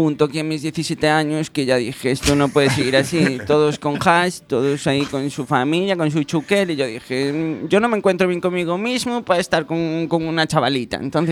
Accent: A Coruña, Galicia, Spain; Yo soy de aquí, de Coruña.

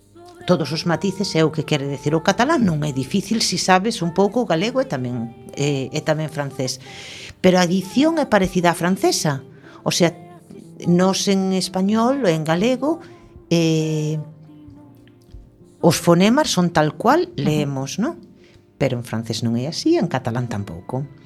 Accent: Galicia, Spain; first language Galician; Para min a dicción en galego é moito máis fácil, porque, bueno, son galego falante de toda a vida.

